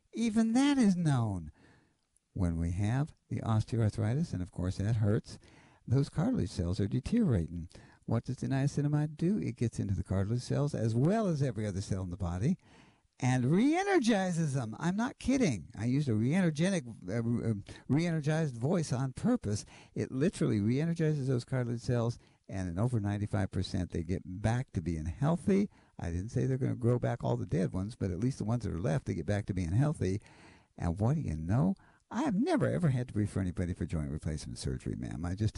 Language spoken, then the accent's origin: English; Seattle, Washington, United States; Oh, well, I'm from Seattle, ma'am.